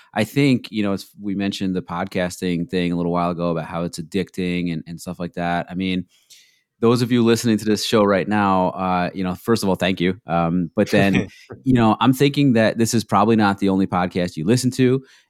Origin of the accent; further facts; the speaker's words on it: Connecticut, United States; And my home state of Connecticut's own, I guess, former education department secretary.